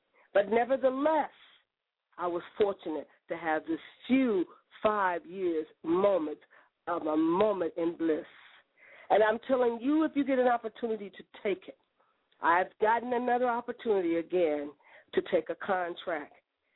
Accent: Gary, Indiana, United States; And when she found out I was from Gary, Indiana, she summoned me to her court to a private dinner with just us two.

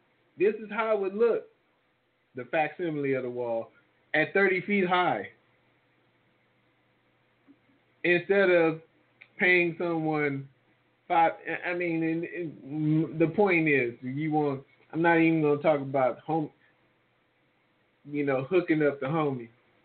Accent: New Orleans, Louisiana, United States; I mean, even more than my hometown, New Orleans, Katrina.

